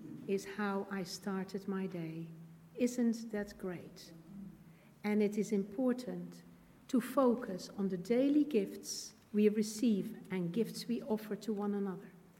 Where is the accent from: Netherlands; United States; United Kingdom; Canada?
Netherlands; English is a second language; it was a time after returning to my hometown in the Netherlands, having spent some time living and working abroad.